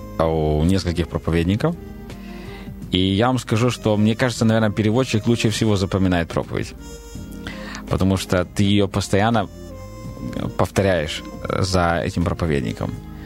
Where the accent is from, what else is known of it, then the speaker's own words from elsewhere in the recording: Dnipropetrovsk Oblast, Ukraine; Да, я украинец.